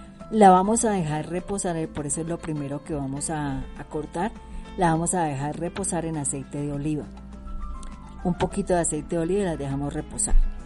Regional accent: Bucaramanga, Santander, Colombia; also born or lived in Pamplona; yo nací en Pamplona y crecí en Bucaramanga. Acá me casé, acá tuve mis hijos. Aquí he visto nacer a mis nietos

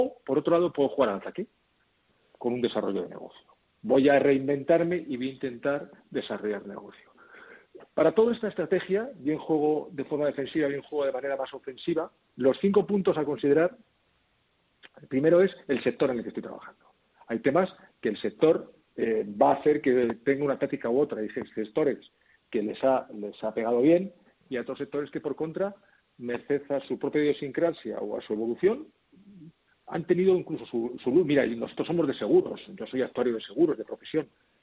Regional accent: Madrid, Community of Madrid, Spain; born there; nací en Madrid hace ya 50 años, sigo viviendo aquí

